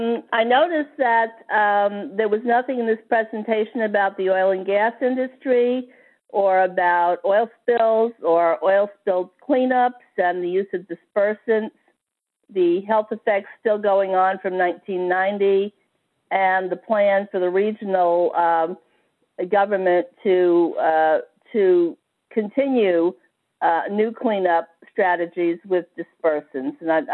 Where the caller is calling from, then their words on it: Washington, District of Columbia, United States; I'm calling from Washington, D.C.